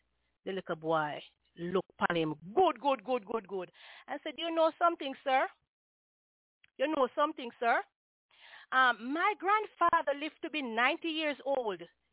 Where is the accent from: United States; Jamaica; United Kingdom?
Jamaica; Yes, Dr. Ev, you know we come from Jamaica. We come from a little village them where people peep through fence when they are past.